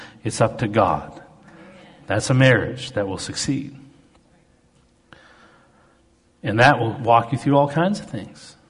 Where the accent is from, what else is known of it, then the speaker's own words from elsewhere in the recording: Canada; I'm Canadian, mountain guy.